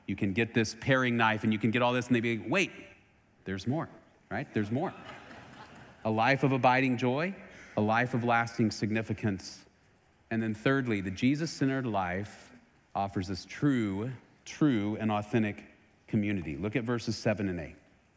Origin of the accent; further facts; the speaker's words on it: Dallas, Texas, United States; I grew up in Dallas in the 70s and 80s. I-35 was under construction. We moved away 2 months ago.